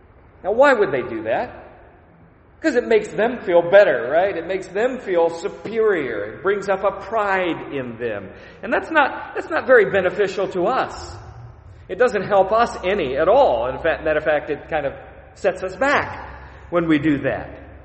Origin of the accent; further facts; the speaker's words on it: United States; accent: American; Even my American accent, I think, got thicker.